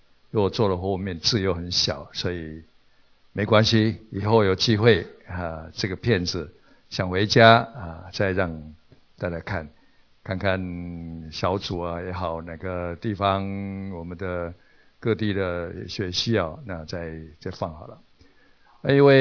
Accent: Taiwan; now in United States; 为什么我从年幼的时候就蒙神的拣选，后来就到美国来受操练之后受他的差遣

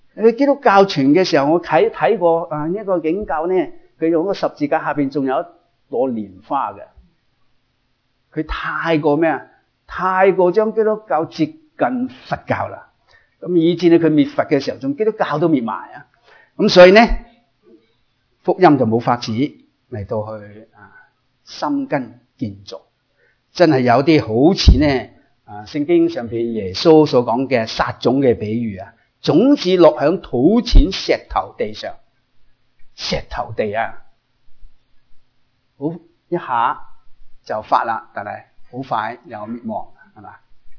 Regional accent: China; 亦都系要我哋中国人喺呢一个21世纪嘅时候

